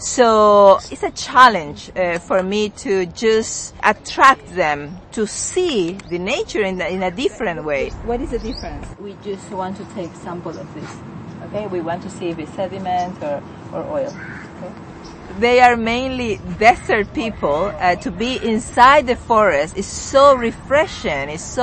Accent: Bolivia; now in Oman; I am originally from Bolivia, but I am here in Oman working as a professor

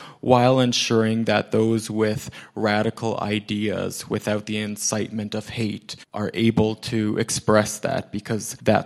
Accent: Canada; Obviously, the incitement of hate that is legal here in Canada, you know, that's something that as a Canadian, I'm aware of.

